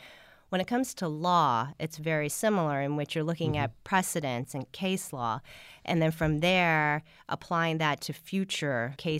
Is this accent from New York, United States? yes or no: no; Houston, Texas, United States; I grew up in Houston, Texas, 15 minutes away from the Johnson Space Center.